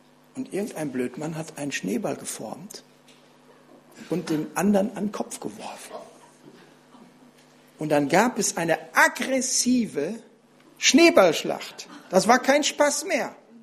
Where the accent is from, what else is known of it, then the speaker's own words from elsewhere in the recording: Radevormwald, North Rhine-Westphalia, Germany; Ich komme aus Rade vorm Wald heute Abend. In Rade vorm Wald gibt es eine Story, die erzählen sich die Leute bis heute.